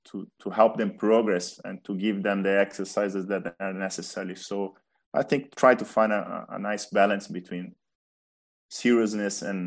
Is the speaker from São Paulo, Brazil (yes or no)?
no; Rio de Janeiro, Brazil; English is a second language; I think these last 2 games, I enjoyed a lot because Rio was my home country and it was a lot of energy.